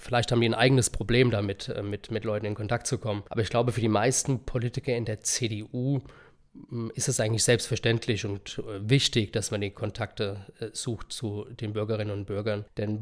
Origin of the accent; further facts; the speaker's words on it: Hesse, Germany; man lebt sehr gut bei uns im Rheingau-Taunus-Kreis, im Untertaunus und die gleichzeitige Nähe in die Metropolregion Frankfurt-Rhein-Main, das macht für mich meine Heimat einfach nur fantastisch.